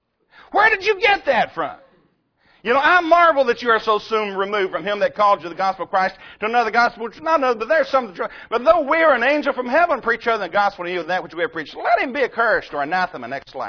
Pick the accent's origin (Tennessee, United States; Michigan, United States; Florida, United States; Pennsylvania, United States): Tennessee, United States; born there; It doesn't change because I was born in Tennessee and some of you were born in Texas.